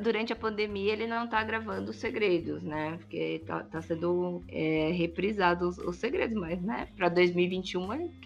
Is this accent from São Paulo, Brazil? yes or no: yes; Votuporanga, São Paulo, Brazil; Eu morro toda vez que eu vou pra Votuporanga, assim, de verdade, né? Eu amo a minha cidade, minha terrinha.